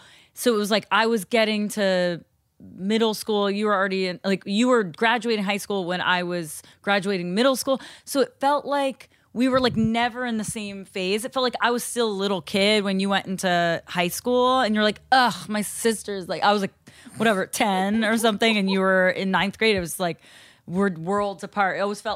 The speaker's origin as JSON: {"language": "English", "town": "Pacific Palisades", "region": "California", "country": "United States", "tie": "born or raised there", "said": "Pacific Palisades."}